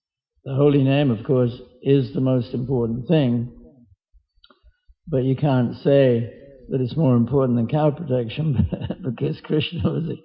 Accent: London, United Kingdom; I'm from London, I've lived in a city most of my life.

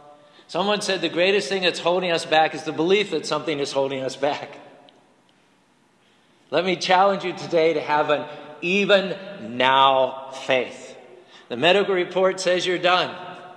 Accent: Ligonier, Pennsylvania, United States; I remember when I grew up in Ligonier, when I was about 12 or 13 years old

